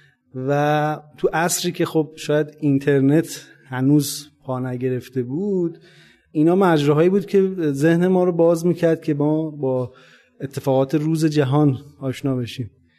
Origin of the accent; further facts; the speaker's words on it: Qazvin, Iran; born there; عرضم خدمتتون که من 24 اسفند 1364 دنیا آمدم در شهر قزوین.